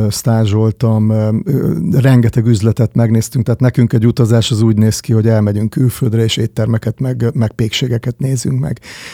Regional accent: Kópháza, Győr-Moson-Sopron, Hungary; also born or lived in Miskolc; Miskolcon születtem egyébként, de másfél évesen kerültem vissza Kópházára Sopron mellett egy kis faluba.

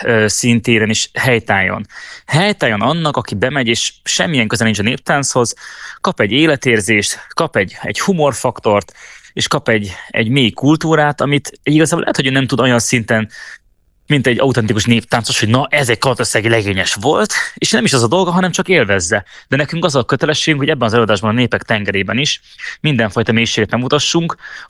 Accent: Békéscsaba, Békés, Hungary; also born or lived in Oradea; tehát ott nevelkedtem föl, minden nyáron ott voltunk a nagyszülőknél, és nagyon sokat jártunk oda rokonokhoz, Békés Csabán éltünk, és hát rengeteget jártunk át.

